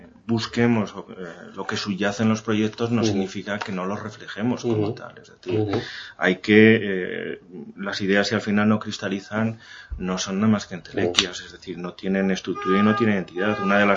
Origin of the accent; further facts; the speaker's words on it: Madrid, Community of Madrid, Spain; yo que vengo de Madrid